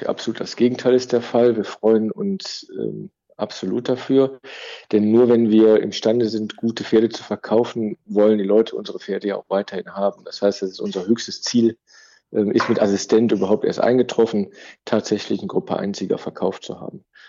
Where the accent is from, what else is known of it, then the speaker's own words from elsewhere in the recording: Cologne, North Rhine-Westphalia, Germany; Ja, ich bin eine echte Kölsche.